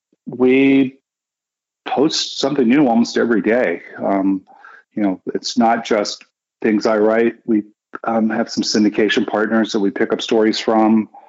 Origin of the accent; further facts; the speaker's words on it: the South, United States; Well, I am from the South.